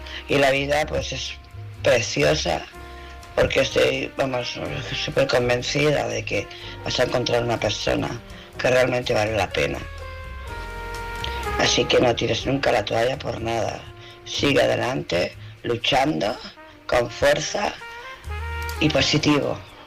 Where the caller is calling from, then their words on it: Barcelona, Catalonia, Spain; de Barcelona.